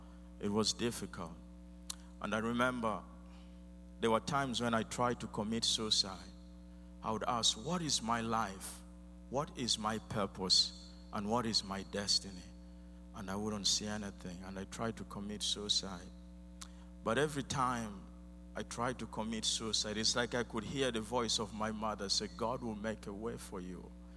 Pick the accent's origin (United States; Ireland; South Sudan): South Sudan; Yei, Central Equatoria; I grew up in South Sudan. I was born in a village called Yei. By the time I was born, the country was just Sudan.